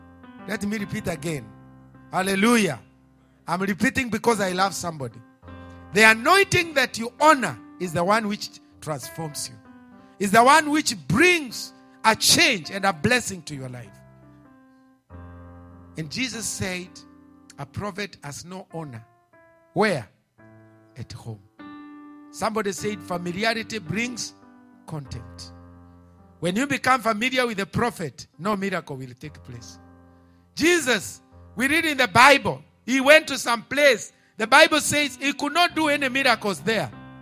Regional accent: Kenya; And I come from Kenya. I come from Kenya. I am blessed.

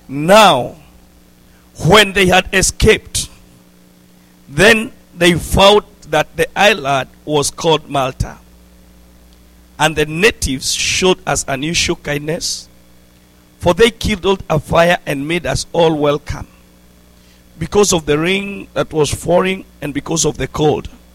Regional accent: Nairobi, Kenya; I love the Lord so much. I am from Nairobi, Kenya. I preach in a place called Wangige.

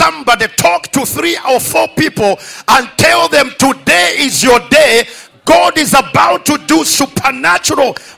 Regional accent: Zambia; as you have heard from the man of God. I come from Zambia

